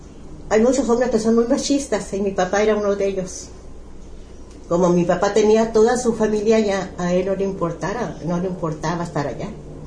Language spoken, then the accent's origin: Spanish; Phoenix, Arizona, United States; born there; Aquí en Phoenix.